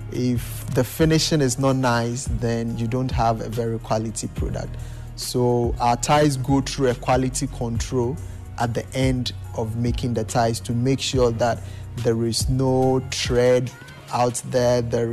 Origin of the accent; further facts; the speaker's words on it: Kumasi, Ashanti, Ghana; Growing up in Kumasi, I had the opportunity to attend a lot of events and ceremonies